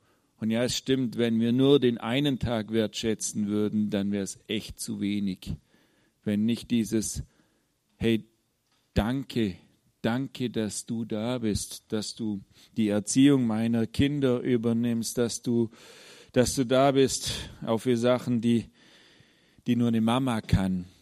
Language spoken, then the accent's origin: German; Southern Germany, Germany; es war Mai, ist ja so die Zeit, wo es dann bei uns in Süddeutschland in jedem Ort ein Fest gibt